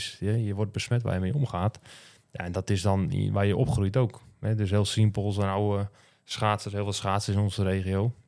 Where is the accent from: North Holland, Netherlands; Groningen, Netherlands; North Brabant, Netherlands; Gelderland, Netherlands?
North Holland, Netherlands; ik kom uit West-Friesland, Noord-Holland. Ze zijn wel best wel nuchter volkje.